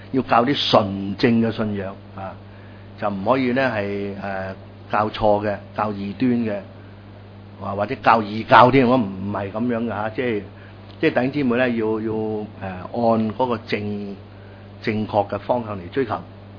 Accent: Guangdong, China; 有一句我哋广东人咧，成日都讲嘅啊，唔理三七廿一咁系嘛？

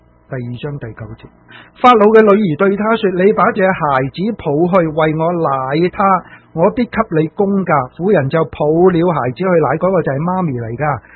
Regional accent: China; 我们中国人 有一句说话是什么？三岁定八十嘛

